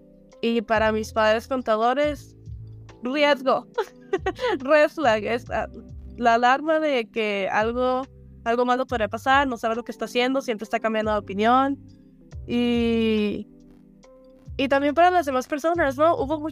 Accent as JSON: {"language": "Spanish", "town": "Ciudad Juárez", "region": "Chihuahua", "country": "Mexico", "said": "vengo de Ciudad Juárez, es una ciudad completamente industrial"}